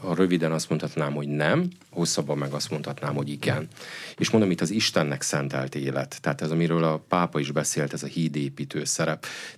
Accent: Hungary; A másik, én magyarként ott szinte kétszeresen felújongtam, mert hogy ugye Budapesten, amikor itt volt Ferenc pápa

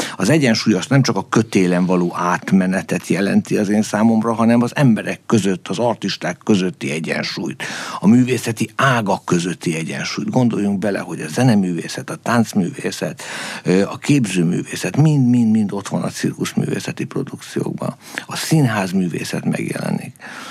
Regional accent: Hungary; és van egy világszövetség, amelyben szintén ott vagyunk, mint magyarok.

